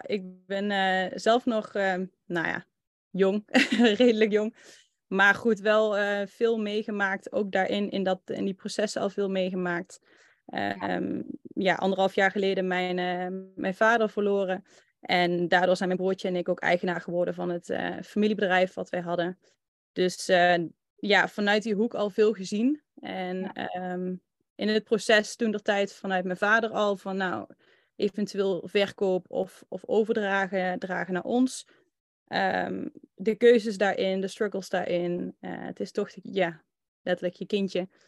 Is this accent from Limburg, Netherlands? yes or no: yes; Limburg, Netherlands; En ik kom uit Limburg. Dat zal je misschien horen aan mijn accent.